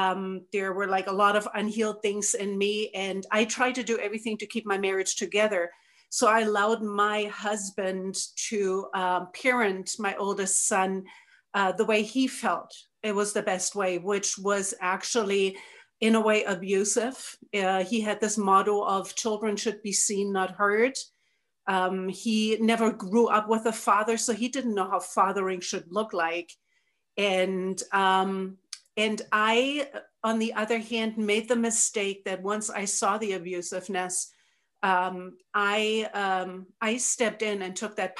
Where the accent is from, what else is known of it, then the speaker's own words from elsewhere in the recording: Germany; English is a second language; moved away as an adult; now in United States; I was born and raised in Germany. When I was 21, I married an American soldier, a Black soldier. We fell in love, got married, and came back to the United States.